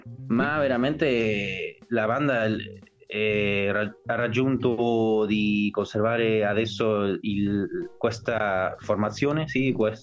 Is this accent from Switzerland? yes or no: no; Trelew, Chubut, Argentina; Italian is a second language; nella mia città, che si chiama Trelew, si trova a 60 km di Puerto Madryn